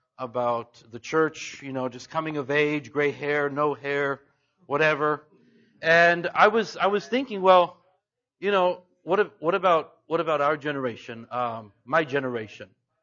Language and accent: English; Mexico; obviously, you all know I grew up in Mexico, and so it's a double blessing for me.